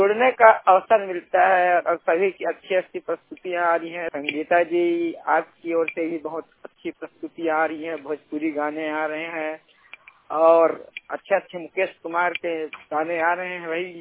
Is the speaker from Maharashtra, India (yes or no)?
no; Kabirdham, Chhattisgarh, India; मैं जिला कबीरधाम छत्तीसगढ़ से बिलोंग करता हूँ मेरे साथियों।